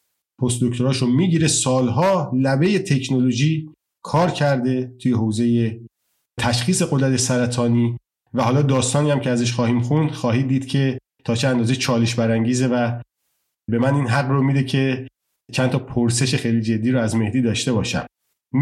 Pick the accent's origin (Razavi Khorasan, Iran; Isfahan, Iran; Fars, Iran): Fars, Iran; Shiraz; now in Germany; حالا من از شیراز اومدم، اونجا دیگه خیلی خیلی سرد بشه